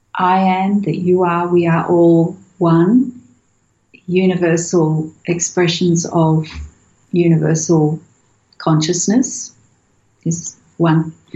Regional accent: Australia; I'm an Australian

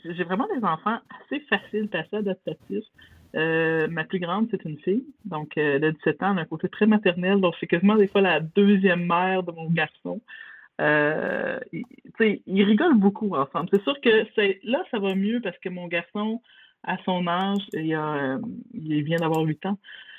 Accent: Quebec, Canada; dû réintégrer au Québec là, il y a 2 ans. Donc, on est encore dans des processus d'immigration, je dirais. Même si moi, je suis québécoise, eux ne l'étaient pas.

